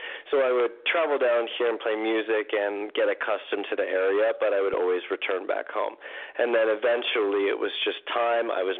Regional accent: San Jose, California, United States; I'm from San Jose, California, and I lived there for a big chunk of my life, went to school there

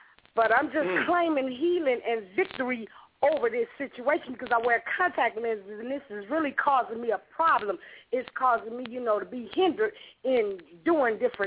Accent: Chicago, Illinois, United States; I'm from Chicago.

